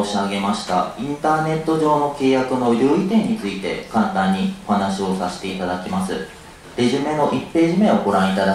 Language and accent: Japanese; Osaka, Japan; 大阪出身でして